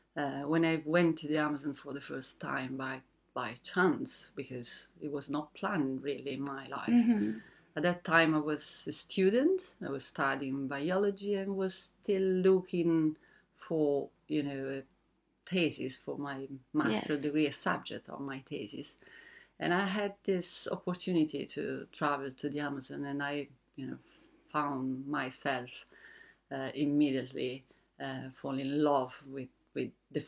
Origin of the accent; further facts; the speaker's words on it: Rome, Lazio, Italy; English is a second language; now in Brazil; Yes, I'm from Italy. Right, yes. I'm from Rome, actually.